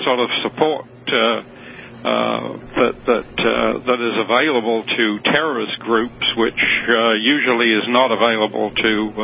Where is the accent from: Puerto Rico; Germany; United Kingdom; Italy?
United Kingdom; moved away as an adult; Born and brought up in Britain, and I left there after I left the Royal Military Police, went to Canada